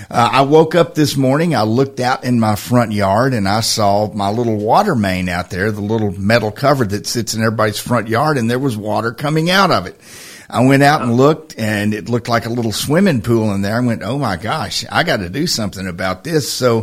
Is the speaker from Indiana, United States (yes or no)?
no; Lawrenceburg, Tennessee, United States; I grew up in Lawrenceburg, played high school football against both Columbia and Pulaski, and still go there on occasion.